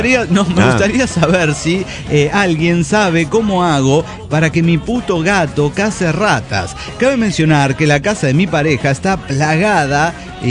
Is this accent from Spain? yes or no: no; Cuajimalpa, Mexico City, Mexico; de Cuajimalpa, México.